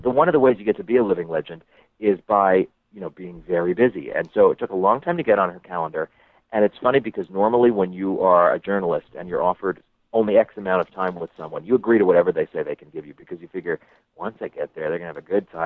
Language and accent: English; New York, United States; And being a New Yorker, I don't love talking on the cell phone and driving at the same time.